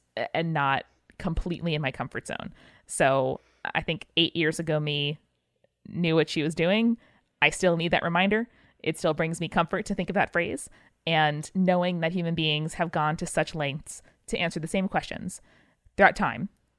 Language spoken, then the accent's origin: English; Northeast, United States; We grew up in the Northeast. We get nor'easters. We get hurricanes.